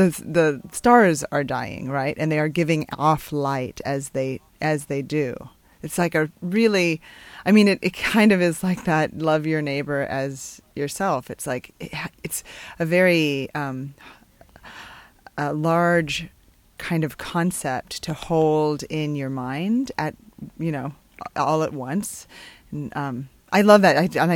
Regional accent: New Mexico, United States; now in Austin, United States; I grew up in southern New Mexico and live in Austin, Texas, and I have lived here since graduat

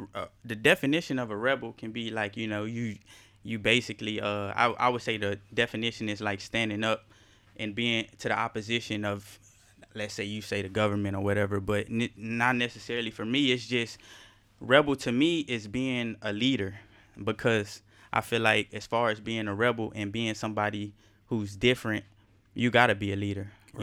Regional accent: Austin, Texas, United States; So, born and raised in Austin, Texas. I graduated from LBJ High School.

